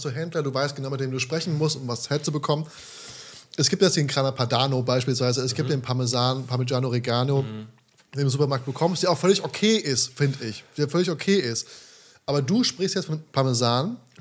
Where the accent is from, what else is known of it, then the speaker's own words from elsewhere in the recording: Hesse, Germany; Ich bin eigentlich in der Bergstraße aufgewachsen.